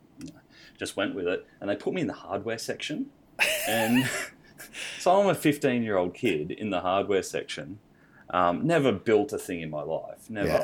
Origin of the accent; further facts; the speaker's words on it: Tweed Heads, New South Wales, Australia; I grew up in Tweed Heads.